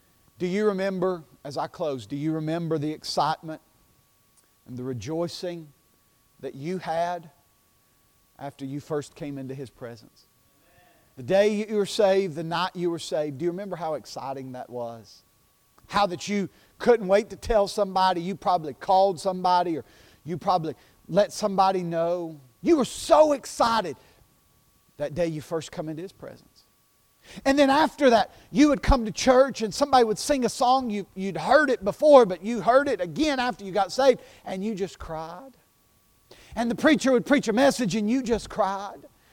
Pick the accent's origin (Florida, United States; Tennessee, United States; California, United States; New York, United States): Tennessee, United States; Knoxville; an unclean, common kid growing up in Carnes, right in Knoxville, Tennessee.